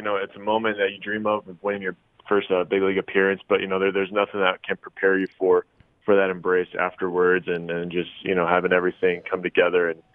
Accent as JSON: {"language": "English", "town": "San Diego", "region": "California", "country": "United States", "tie": "born or raised there", "said": "I'm very thankful I grew up in San Diego so I can get that."}